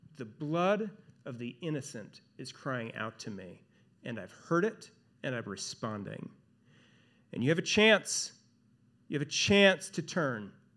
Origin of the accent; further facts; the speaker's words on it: Midwest, United States; just like I say beg or bag or however, because I'm from the Midwest.